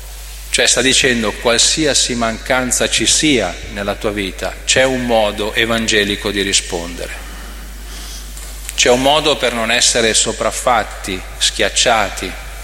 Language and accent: Italian; Sardinia, Italy; now in Lombardy, Italy; io vengo dalla Sardegna, poi negli anni 60 si usava migrare a nord per poter lavorare, per cui poi la mia vita è stata qui in Lombardia.